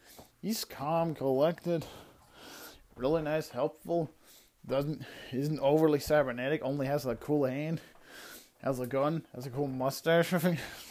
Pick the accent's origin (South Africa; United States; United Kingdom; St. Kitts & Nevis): United Kingdom; Oi, I'm British, bruh.